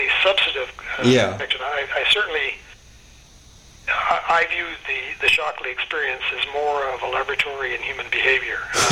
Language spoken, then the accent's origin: English; Oakland, California, United States; I think I grew up there. I mean, I was a kid from East Oakland, and I didn't have much experience in life, and except on the streets